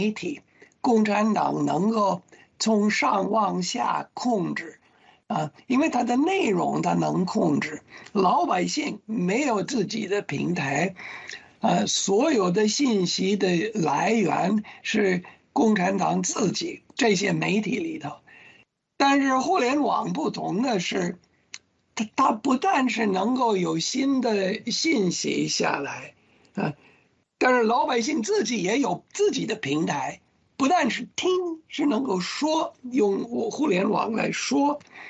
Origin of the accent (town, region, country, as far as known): China